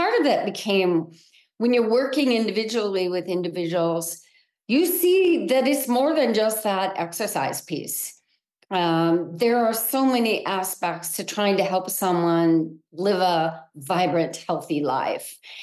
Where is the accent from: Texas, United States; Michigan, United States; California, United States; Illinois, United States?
Illinois, United States; So I grew up also in Illinois, which is a very basketball crazy state.